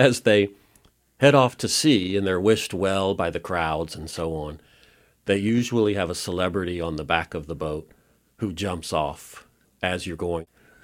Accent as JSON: {"language": "English", "town": "Suffolk", "region": "Virginia", "country": "United States", "tie": "born or raised there", "said": "I grew up in Suffolk, Virginia."}